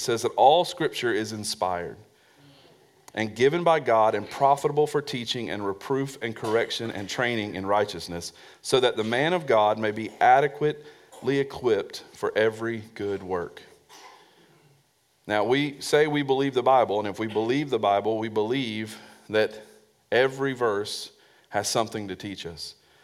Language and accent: English; the South, United States; I am from the South, and when it comes to the gospel, I want you to take what I say very seriously.